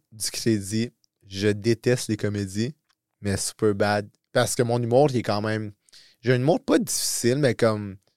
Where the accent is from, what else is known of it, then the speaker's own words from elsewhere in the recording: Gatineau, Quebec, Canada; Francophone, de fucking Gatineau.